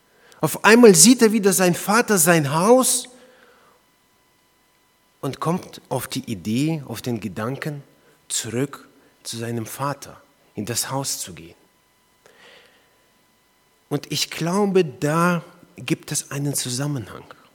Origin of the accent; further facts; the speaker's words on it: Heidelberg, Baden-Württemberg, Germany; Wir kommen aus Heidelberg.